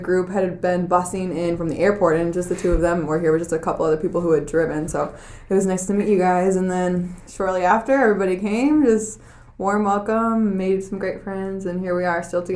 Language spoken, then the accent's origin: English; Madison, Wisconsin, United States; I'm from Madison, Wisconsin.